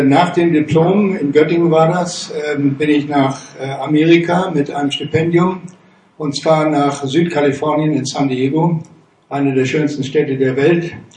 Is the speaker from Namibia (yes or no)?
yes; Namibia; moved away as an adult; now in Germany; Ich bin geboren und aufgewachsen in Namibia. Und bin mit 19 Jahren, war es glaube ich, nach Deutschland gekommen zum Studium der Physik